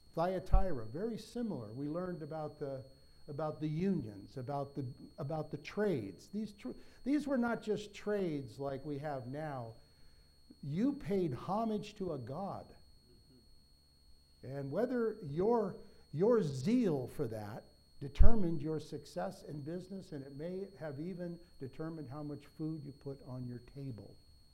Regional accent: United States; Now, I'm an American, and I'm privileged to be an American, and I'm privileged to live in a peaceful country.

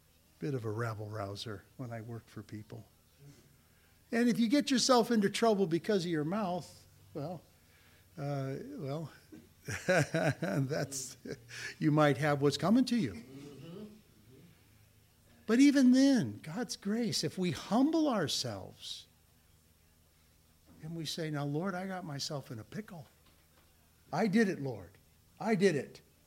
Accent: Whittier, California, United States; also born or lived in Bellflower / Downey; When I was younger and I was raised in Whittier and Bellflower and Downey area, there wasn't anything but cows back then.

